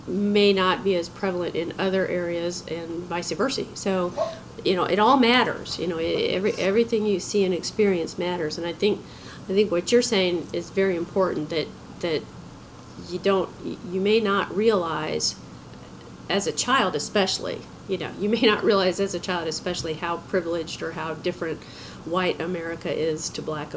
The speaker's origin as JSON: {"language": "English", "region": "New York", "country": "United States", "tie": "born there", "also_born_or_lived": "Oregon / Washington / California / Georgia", "said": "I was born in New York. We lived in Oregon, Washington, and California before we lived in Georgia"}